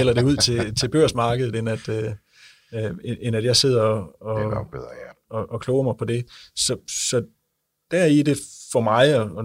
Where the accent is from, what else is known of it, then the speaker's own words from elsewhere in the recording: Jutland, Denmark; nu er vi jo fra Jylland